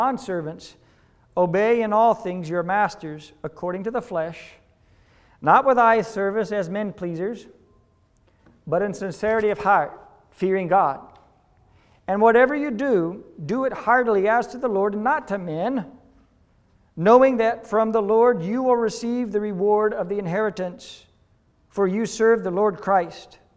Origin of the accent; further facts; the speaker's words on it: United States; Unlike in America, my home country, we had a history of slavery in times past.